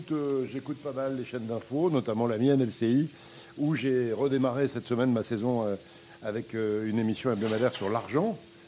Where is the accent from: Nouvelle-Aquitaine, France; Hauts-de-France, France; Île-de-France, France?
Hauts-de-France, France; mon enfance en Picardie, de mon village, de mon jardin, des moutons qu'élevaient mes parents, des poules, des canards, des pigeons qu'il y avait dans mon jardin.